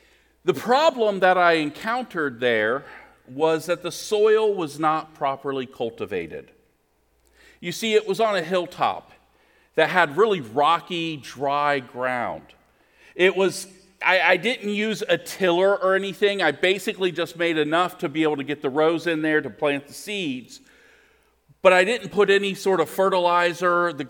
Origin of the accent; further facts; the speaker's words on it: Washington, District of Columbia, United States; I grew up in the Washington, D.C. area, so kind of a city boy, never really had a garden.